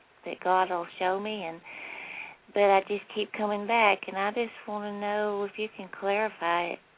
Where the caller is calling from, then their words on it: Alabama, United States; No, Alabama.